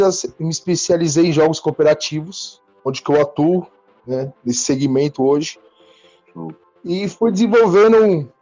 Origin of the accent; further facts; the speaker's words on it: São Paulo, Brazil; Eu sou aqui de São Paulo, né?